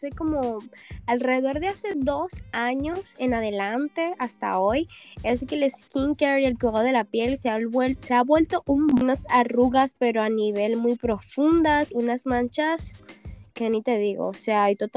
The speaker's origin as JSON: {"language": "Spanish", "country": "Venezuela", "moved": "yes", "lives_now": "Dominican Republic", "said": "de República Dominicana. Me encuentro acá, soy venezolana."}